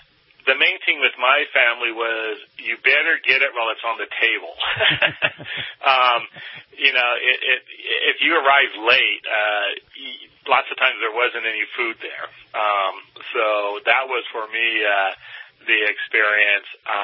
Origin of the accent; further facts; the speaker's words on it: Anaheim, California, United States; I grew up in Anaheim, not far from Disneyland.